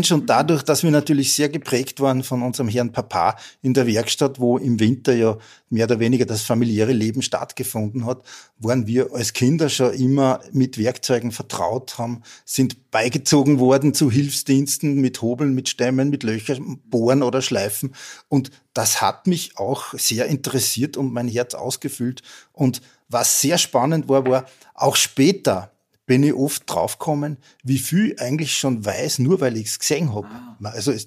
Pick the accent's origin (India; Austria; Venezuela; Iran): Austria; Hallstatt, Upper Austria; Ich bin in Hallstatt aufgewachsen, im Salzkammergut, direkt am See. Ein Sohn von einem Gasthof, ja, das relativ bekannt ist.